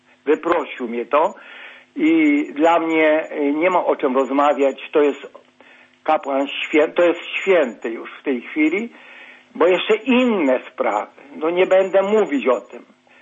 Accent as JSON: {"language": "Polish", "region": "Subcarpathian Voivodeship", "country": "Poland", "said": "Jestem z Przemyskiego województwa byłego."}